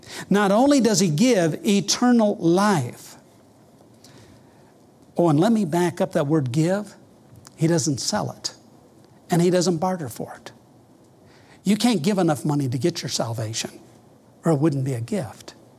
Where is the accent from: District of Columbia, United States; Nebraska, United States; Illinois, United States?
Nebraska, United States; Maxwell; "Dr. Cederholm … from Maxwell, Nebraska, and would like for you to sign my Bible."